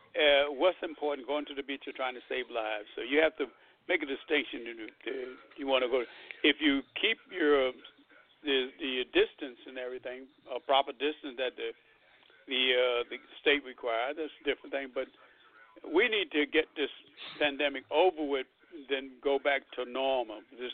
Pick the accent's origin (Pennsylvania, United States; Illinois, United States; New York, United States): New York, United States; Brooklyn; growing up in Bed-Stuy in Brooklyn, New York.